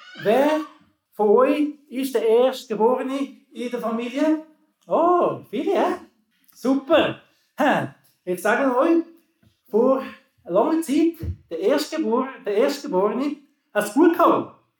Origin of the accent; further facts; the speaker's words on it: England, United Kingdom; Also da bei uns in England essen das Zeug schon am Morgen früh, das heisst Beans und Toast.